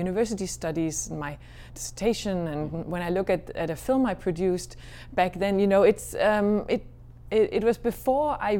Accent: Denmark; because I grew up in Denmark

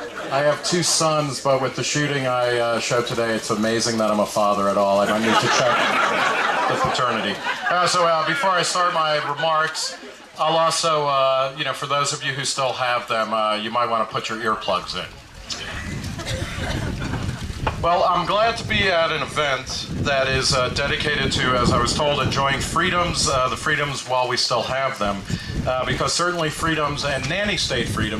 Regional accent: Brooklyn, New York, United States; born there; On the other side of the country, where I'm from, actually, I was born in Brooklyn

